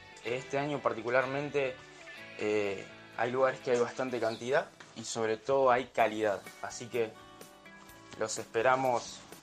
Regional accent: Zárate, Buenos Aires Province, Argentina; soy de Zárate, tengo una pequeña marca de líneas acá de la zona

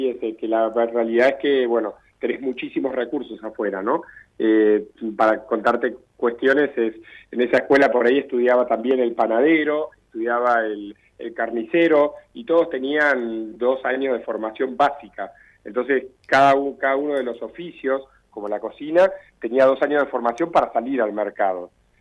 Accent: Argentina; moved away as an adult; Ya había hecho dos años de curso de cocina acá en Argentina

